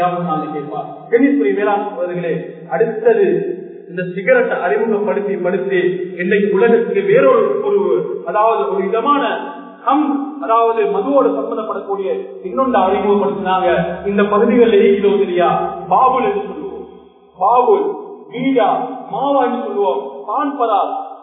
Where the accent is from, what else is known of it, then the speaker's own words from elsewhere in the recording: Colombo, Western Province, Sri Lanka; நான் கொழும்பை சேர்ந்தவர்